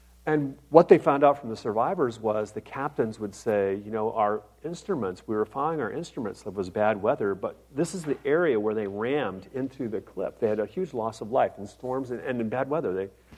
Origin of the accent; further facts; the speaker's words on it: Minnesota, United States; But one of our favorite memories was to go to my home state, yes, it's God's country, Minnesota